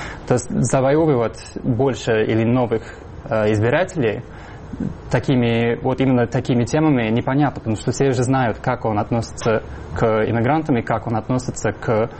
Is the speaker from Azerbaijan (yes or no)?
no; New York, United States; Вот я сам из Нью-Йорка, например.